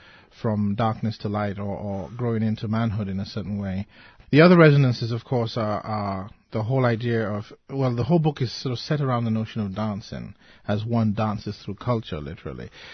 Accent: Afikpo, Ebonyi, Nigeria; I was actually born in Afikpa and raised there. So I'm very familiar with all the sort of manhood rituals and stuff that are performed there.

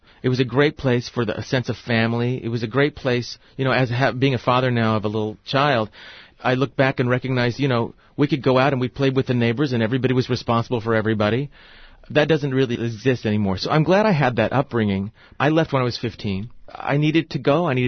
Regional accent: Sand Springs, Oklahoma, United States; My parents grew up in Cushing. I grew up in Sand Springs, which had a small population and was, you know, a rural Oklahoman blue-collar community.

